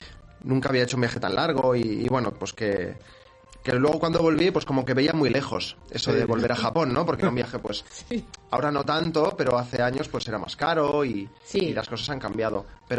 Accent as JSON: {"language": "Spanish", "town": "Barcelona", "region": "Catalonia", "country": "Spain", "said": "Bueno, yo estudié diseño gráfico, soy de aquí de Barcelona, y estudié diseño gráfico aquí también"}